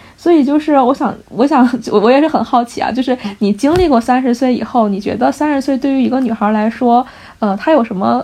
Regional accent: Hebei, China; 其实我可能有点属于小镇做题家那种类型，因为我是从河北这个考试考过来的嘛。

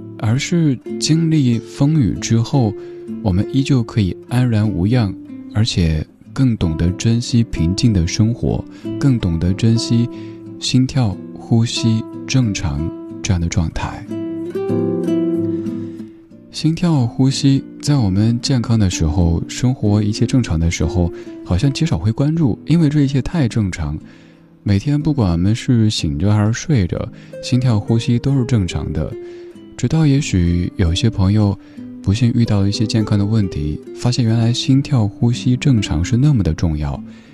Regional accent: Sichuan, China; 因为我四川人，有朋友在雅安

